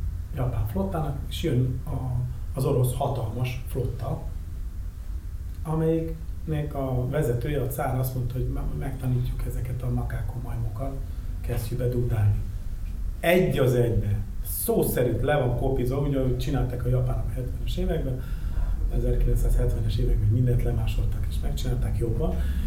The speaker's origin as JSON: {"language": "Hungarian", "town": "Miskolc", "region": "Borsod-Abaúj-Zemplén", "country": "Hungary", "tie": "born or raised there", "said": "miskolci gyerek vagyok"}